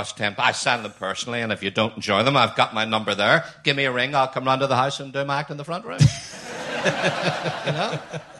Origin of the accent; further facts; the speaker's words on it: Northern Ireland, United Kingdom; because we're both from Northern Ireland.